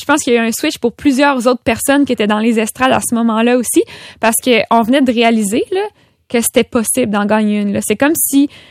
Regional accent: Quebec City, Quebec, Canada; je viens de Québec, fait que quand je suis revenue de Québec

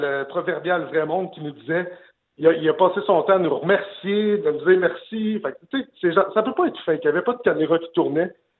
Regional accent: Saint-Eustache, Quebec, Canada; tu sais, je viens de Saint-Eustache, hein? C'est un peu le Constantinople d'aujourd'hui.

